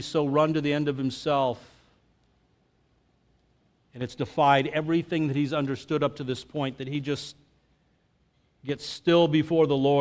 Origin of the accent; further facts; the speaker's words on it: El Paso, Texas, United States; But I am from El Paso, Texas.